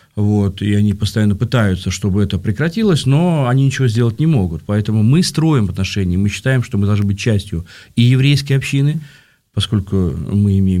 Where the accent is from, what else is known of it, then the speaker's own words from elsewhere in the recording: Nizhny Novgorod, Nizhny Novgorod Oblast, Russia; я сам из Нижнего Новгорода